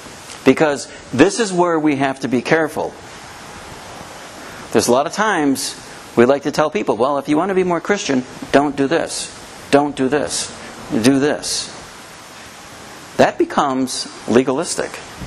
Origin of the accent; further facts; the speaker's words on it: United States; as an American, we say, oh yeah, I believe